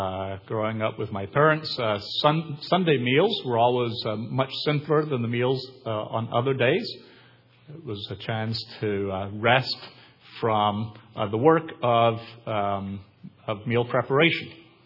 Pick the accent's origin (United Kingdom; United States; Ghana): United Kingdom; Scotland; I come from Scotland, the land of strict Scottish Sabbatarianism.